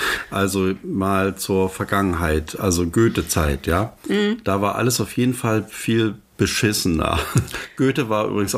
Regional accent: East Germany, Germany; Und ich kenne es ja auch anders, bin ja aus der DDR.

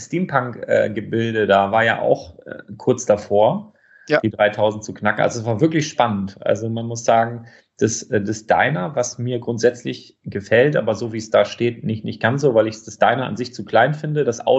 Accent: Northern Germany, Germany; ich komme aus Norddeutschland

